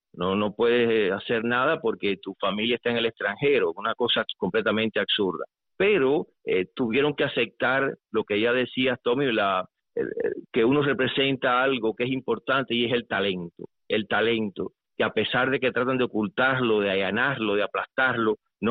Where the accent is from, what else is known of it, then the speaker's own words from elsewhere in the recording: Camagüey, Cuba; also born or lived in Havana; me fui a Camagüey, donde vivían mis abuelos, y ahí pues pasé toda prácticamente la niñez y la adolescencia.